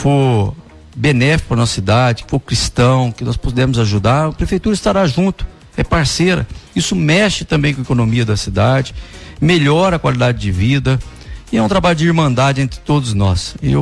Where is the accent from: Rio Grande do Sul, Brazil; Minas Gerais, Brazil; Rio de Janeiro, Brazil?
Minas Gerais, Brazil; Itajubá; Júlio, eu falo com amor à minha terra, que eu nasci e cresci aqui.